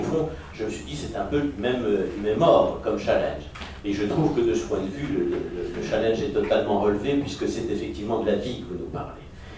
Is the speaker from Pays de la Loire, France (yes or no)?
yes; Nantes, Pays de la Loire, France; il se trouve que je suis nantais, personne n'est parfait